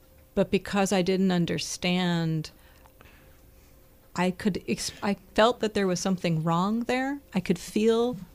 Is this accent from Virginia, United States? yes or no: no; New York, United States; I grew up in New York, and I actually spent a lot of time on the Lower East Side. I didn't grow up on the Lower East Side, but I grew up not too far from there.